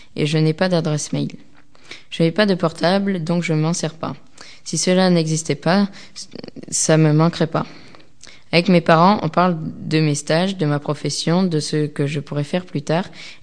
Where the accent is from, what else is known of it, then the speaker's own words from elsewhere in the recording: Talence, Nouvelle-Aquitaine, France; born there; j'ai 13 ans et j'habite à Artigues près Bordeaux. Je suis née à Talence